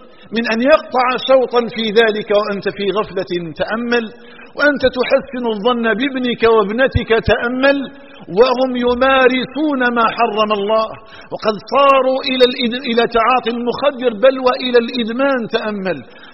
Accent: Algeria

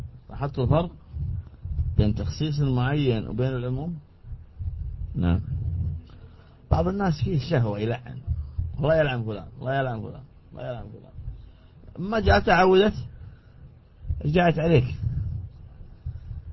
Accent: Saudi Arabia; هذه كلمة عامية عندنا في السعودية، طلبتهم يعني دعائهم

